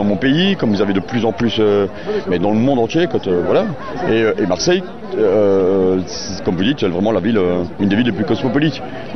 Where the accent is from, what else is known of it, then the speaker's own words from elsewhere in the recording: Brussels, Brussels-Capital Region, Belgium; parce que j'ai grandi à Bruxelles